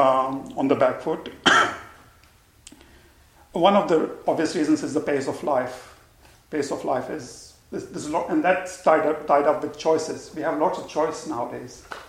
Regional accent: India; I know that because I come from India, and that's not the case there.

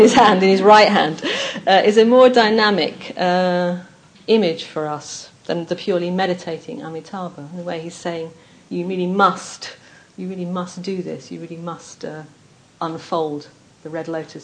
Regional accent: England, United Kingdom; I said, "No, I'm English."

